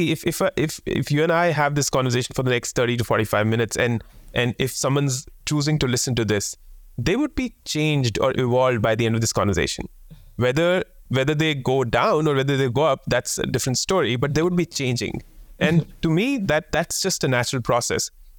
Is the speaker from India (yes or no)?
yes; India; now in Melbourne, Australia; I come from India. We've recently moved here to Melbourne.